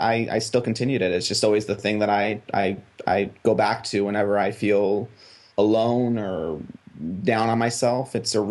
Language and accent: English; Hawaii, United States; the lieutenant governor of our state, I'm from Hawaii, he came down to our school